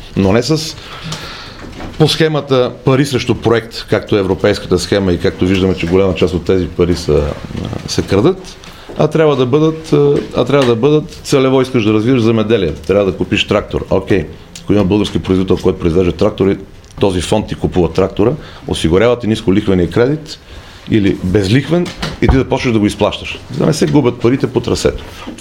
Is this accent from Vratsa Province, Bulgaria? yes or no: no; Ruse, Ruse Province, Bulgaria; also born or lived in Veliko Tarnovo / Varna; now in Sofia, Bulgaria; Аз съм от Русе, учил съм в Търново, живял съм във Варна и от последните 30 и някакви години живея в София.